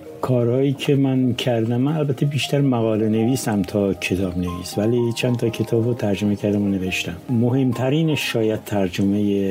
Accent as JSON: {"language": "Persian", "town": "Tabriz", "region": "East Azerbaijan", "country": "Iran", "moved": "as an adult", "said": "من 20 ساله بودم، از تبریز هم اومدم، شروع کردیم به تحصیل تو دانشگاه"}